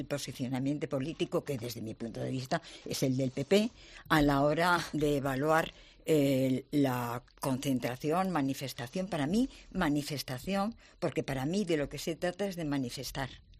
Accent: Spain; a mí como española

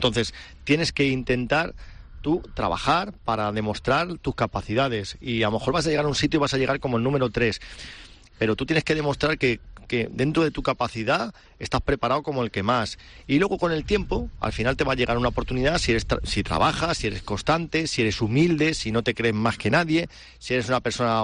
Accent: Balearic Islands, Spain; Yo soy muy mayor, aunque sea de padre forastero, soy muy mallorquín. O sea, a mí me gusta vivir aquí en Mallorca

